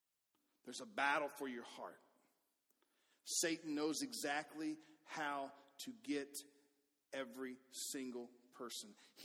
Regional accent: Livingston, Alabama, United States; He is there, Alabama Coachella. That's in my hometown of Livingston.

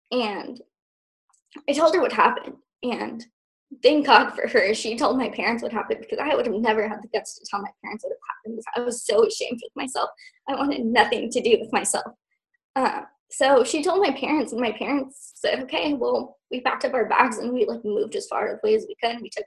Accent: California, United States; also born or lived in Los Angeles County; And then I was born here in Orange County. Lived in LA County for a few years and then moved to Orange County and then moved back to LA County.

